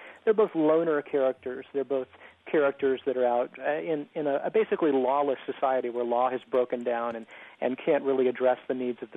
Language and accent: English; San Antonio, Texas, United States; For years and years growing up in San Antonio, my teachers had told me to write about what I know, and I always hated that because I didn't really think I knew anything, and I didn't want to write about my hometown.